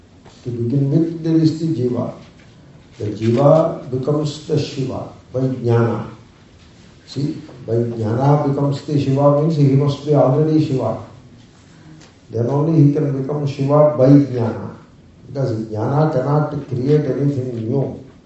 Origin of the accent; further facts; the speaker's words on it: India; born there; I was born in India